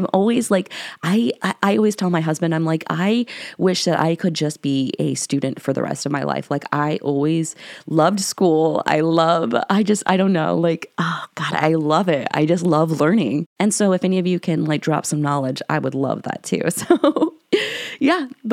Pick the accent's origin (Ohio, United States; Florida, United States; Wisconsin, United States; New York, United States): Ohio, United States; I know where I grew up in Northwest Ohio, there are some legends of some cannibal caravans of people who had come through.